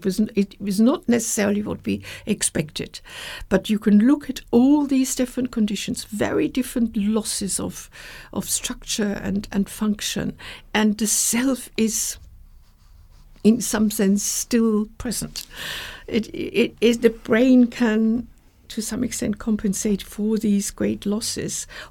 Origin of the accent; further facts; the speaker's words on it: Germany; moved away; of course, I came from Germany